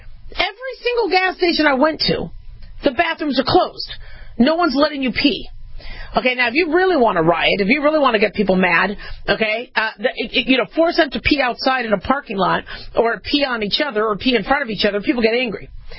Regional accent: California, United States; But I still feel like I'm part Californian, which is why I support the Dodgers and I support the Raiders and all that. You know, once you're from SoCal, it's really hard to kind of separate that.

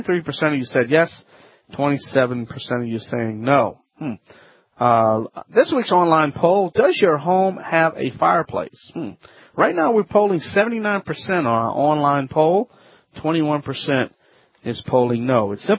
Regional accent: Louisiana, United States

